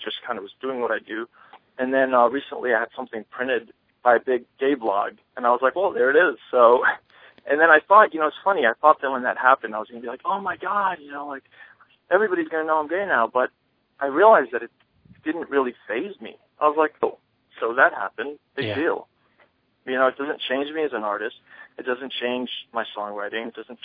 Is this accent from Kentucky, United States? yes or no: no; New York, United States; now in Los Angeles, United States; I hadn't played in New York City since I moved to Los Angeles. I grew up mostly in New York.